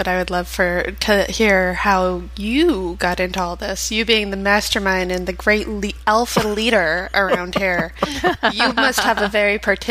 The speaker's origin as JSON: {"language": "English", "town": "Las Vegas", "region": "Nevada", "country": "United States", "tie": "born or raised there", "said": "I grew up in Las Vegas, so you're pretty much always exposed to..."}